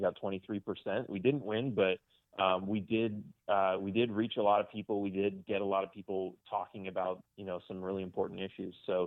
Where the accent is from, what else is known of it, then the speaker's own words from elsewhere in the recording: Los Angeles, California, United States; now in Texas, United States; So I grew up in Los Angeles, California, lived there for, I don't know, 20-something years, and then I moved to Texas.